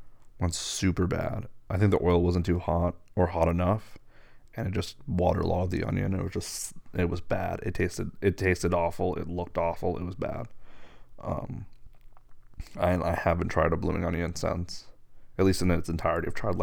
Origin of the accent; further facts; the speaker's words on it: United States; I'm from the United States, from America.